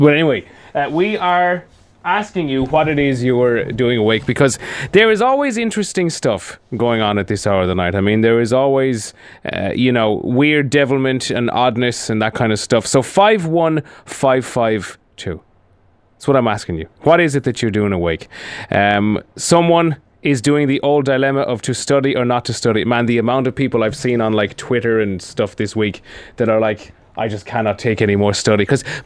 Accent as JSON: {"language": "English", "country": "Ireland", "said": "It's so, we're so Irish as well, is it?"}